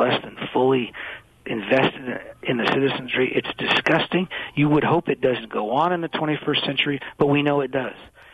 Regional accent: California, United States; I'm from California, but before the Rodney King case and before the riot

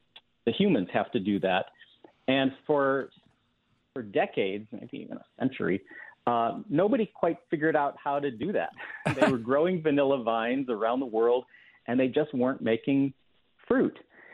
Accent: Michigan, United States; I grew up in Michigan, and my family, like a lot of Wisconsin families, would go up north every spring to pick morel mushrooms on our property at our hunting cabin up north.

